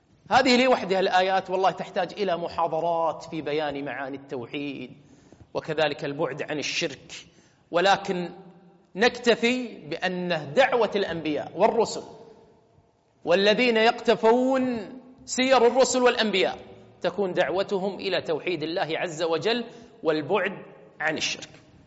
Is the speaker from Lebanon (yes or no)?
no; Kuwait; عاد ما شاء الله عندنا في الكويت حنا على كيفك